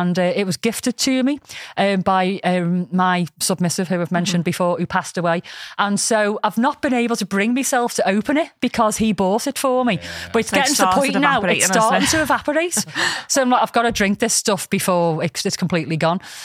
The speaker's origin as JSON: {"language": "English", "region": "North West England", "country": "United Kingdom", "accent": "Scouse", "said": "So there's like Australians and Americans up there trying to do our intro in my Scouse accent."}